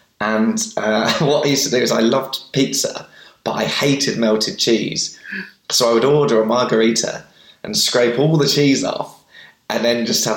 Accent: Slough, South East England, United Kingdom; So I was in Slough.

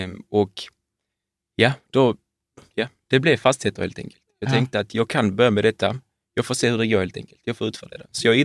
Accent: Malmö, Skåne, Sweden; Jag bodde hemma, född och uppvuxen i Malmö då.

